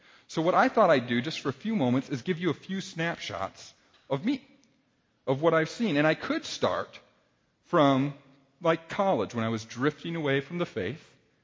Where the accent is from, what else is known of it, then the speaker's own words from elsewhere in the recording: Minnesota, United States; now in Iowa, United States; just because I'm from Iowa. I grew up in the Twin Cities.